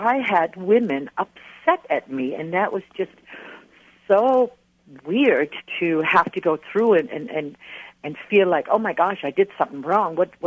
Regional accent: Germany; now in United States; and so I'm from Germany, so it is a very natural thing for us to do, especially with children.

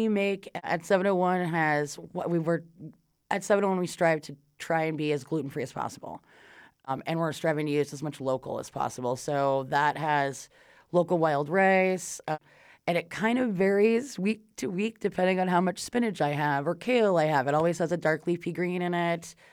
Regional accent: West Coast, United States; now in North Dakota, United States; I am not from North Dakota. I grew up on the West Coast.

